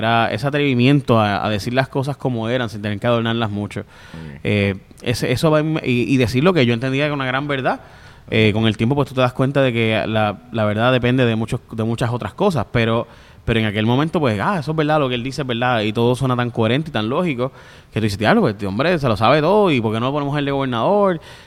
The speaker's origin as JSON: {"language": "Spanish", "town": "San Lorenzo", "country": "Puerto Rico", "tie": "born or raised there", "also_born_or_lived": "Chicago", "said": "Bueno, nací en Chicago, pero me crié en San Lorenzo."}